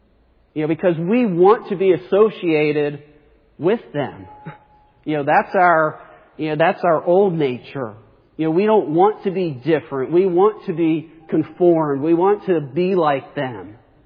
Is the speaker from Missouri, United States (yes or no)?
no; New Jersey, United States; I grew up in New Jersey, and we always said, "You guys."